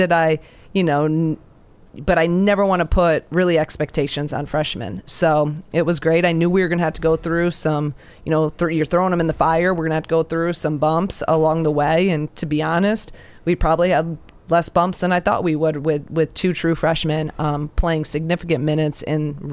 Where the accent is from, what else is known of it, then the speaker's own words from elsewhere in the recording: Iowa, United States; So, you know, I'm from Iowa, and 20 some years of coaching, I've never gotten a kid from Iowa.